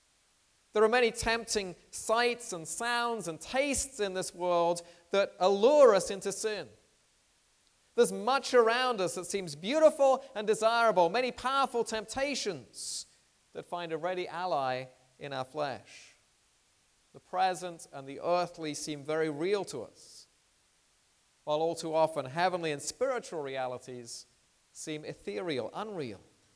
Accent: England, United Kingdom; I grew up in England in the 1960s

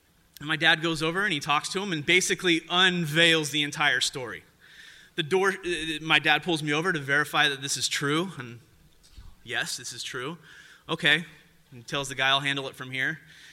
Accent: Poway, California, United States; I'm from Poway, and so if you're familiar with Ted Williams Parkway

